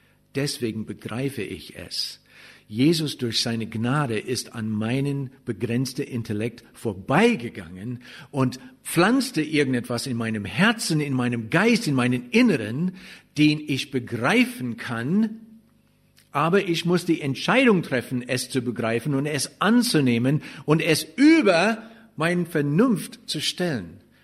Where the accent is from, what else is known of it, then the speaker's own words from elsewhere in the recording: Germany; Wir sind ja Deutsche, gell?